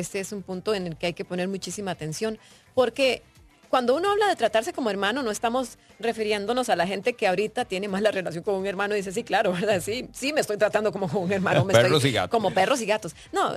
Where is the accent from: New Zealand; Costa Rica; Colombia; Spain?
Costa Rica; Como ticos debemos vernos como hermanos. Pertenecemos a una misma patria.